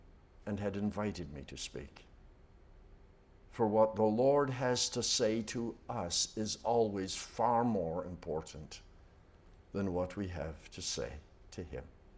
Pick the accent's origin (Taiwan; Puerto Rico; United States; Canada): Canada; We are Canadian, so we can do this.